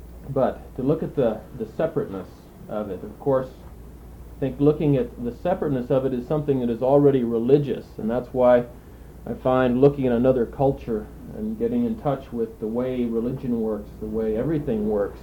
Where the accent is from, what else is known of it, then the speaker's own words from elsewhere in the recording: Texas, United States; My background in Latin America really stems from a long interest that I've had growing up in South Texas.